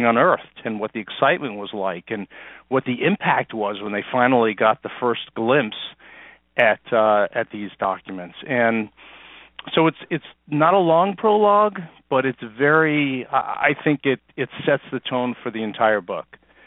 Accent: New York, United States; I think as a kid growing up in New York, they did a tour, and selected parts of the Dead Sea Scrolls were on display, and I missed it.

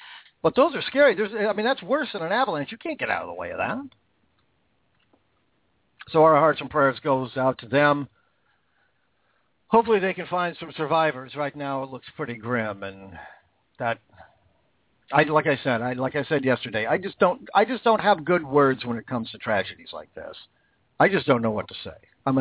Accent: Washington, United States; that mudslide in my home state of Washington yesterday

